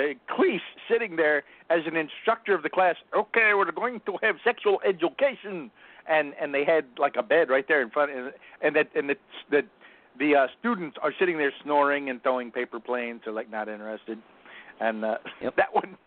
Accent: Gainesville, Florida, United States; I'm from Gainesville, Florida, but it's spooky everywhere.

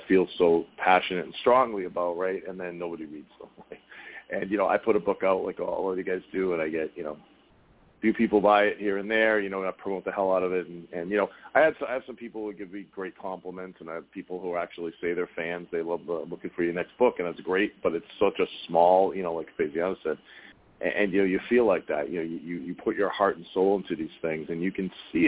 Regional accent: Boston, Massachusetts, United States; I pronounce it maybe because I'm from Boston, paper mâché.

